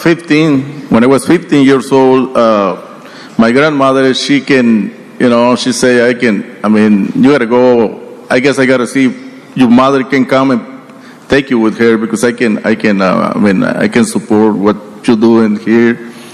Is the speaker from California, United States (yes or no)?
yes; Compton, California, United States; Campton, California is known as a bad place, you know, so I was raised in Campton, California. So coming from one country where I already started using drugs, now I go to another country